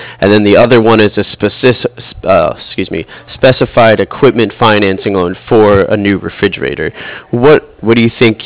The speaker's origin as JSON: {"language": "English", "region": "New Jersey", "country": "United States", "said": "I'm actually from the East Coast. I'm up from New Jersey, New York here."}